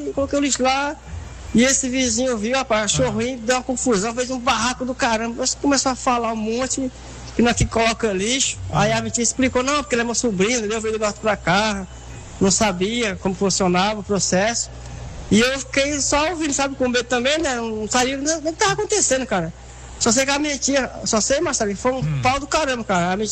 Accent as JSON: {"language": "Portuguese", "region": "Pernambuco", "country": "Brazil", "lives_now": "São Paulo, Brazil", "said": "Eu sou do Pernambuco, né, aí vim pra São Paulo morar com a minha tia."}